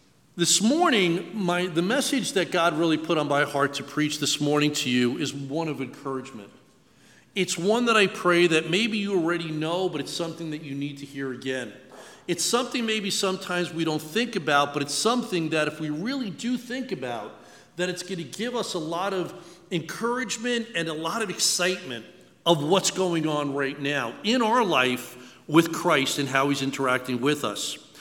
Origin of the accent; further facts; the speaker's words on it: New York, United States; the best way for me to explain it to you is I grew up in New York.